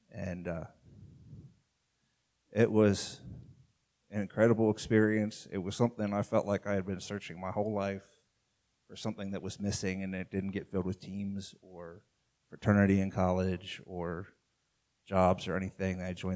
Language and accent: English; Pickerington, Ohio, United States; I grew up in Pickerington, so not completely local, but pretty close.